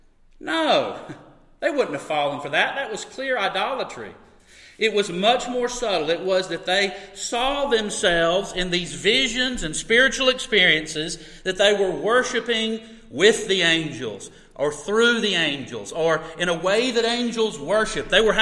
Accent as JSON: {"language": "English", "country": "United States", "said": "I'm American, so bear with me."}